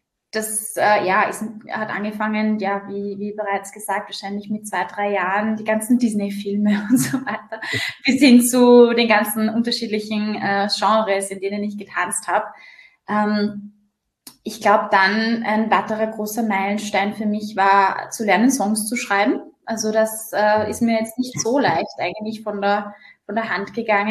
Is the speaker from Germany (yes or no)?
no; Upper Austria, Austria; ich bin aus Oberösterreich. Aus Oberösterreich und meine Oma, glaube ich, auch.